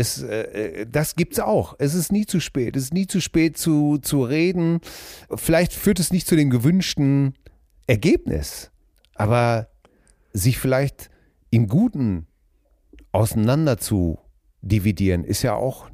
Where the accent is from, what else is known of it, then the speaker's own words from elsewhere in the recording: Witten, North Rhine-Westphalia, Germany; Ich komme aus Witten, was nur unweit vom Caesars Palace entfernt ist.